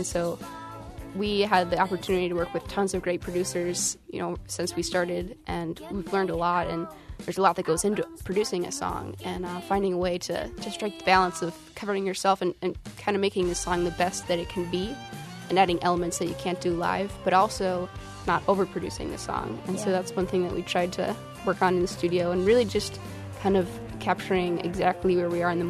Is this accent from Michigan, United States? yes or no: yes; Michigan, United States; which is not something that we're used to growing up in Michigan.